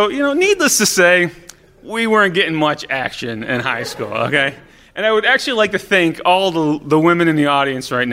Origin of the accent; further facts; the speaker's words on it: Utica, New York, United States; My story takes place in the late 90s in downtown Utica, which was my hometown. It was the day before the eve I left for college, so it was my last day in town